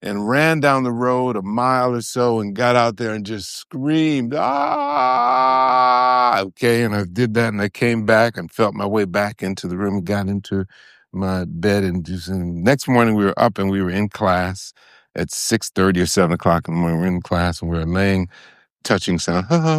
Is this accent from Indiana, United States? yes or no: no; Detroit, Michigan, United States; I mean, I was raised in Detroit.